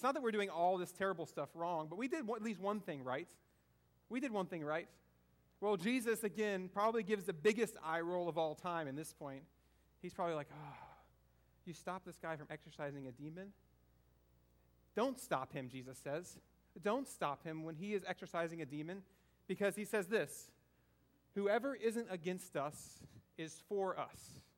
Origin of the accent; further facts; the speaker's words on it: the South, United States; I'm a Southerner too, I love my sweet tea.